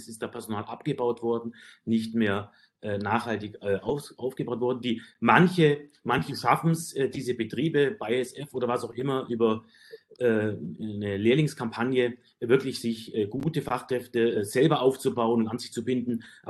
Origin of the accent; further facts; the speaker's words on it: Bavaria, Germany; now in Brandenburg, Germany; Auch ich komme zwar aus Bayern, aber ich schaue es mir in Brandenburg ganz genau an.